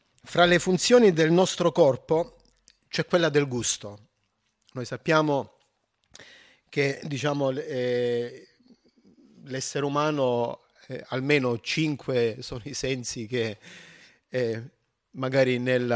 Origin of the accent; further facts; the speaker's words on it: Apulia, Italy; c'è una specie di lumaca giù da noi. In Puglia è tutta verde